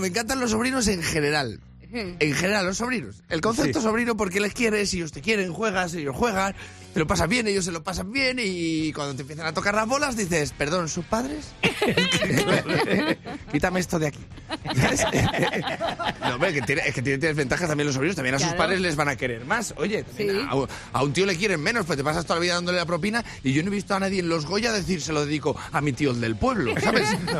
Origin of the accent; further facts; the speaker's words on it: Spain; En inglés, como solo un español sabe hacerlo.